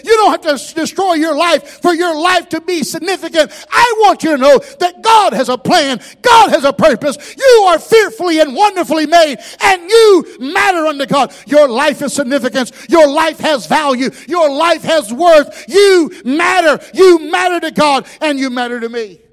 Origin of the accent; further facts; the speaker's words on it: the South, United States; You know, I'm from the South, so the famous last words is, watch this.